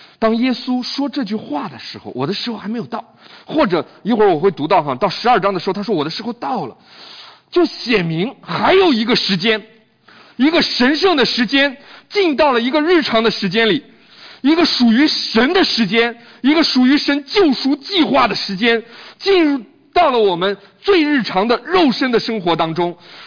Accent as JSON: {"language": "Chinese", "country": "China", "moved": "yes", "lives_now": "United States", "said": "我们从中国来到美国，从美国来到中国"}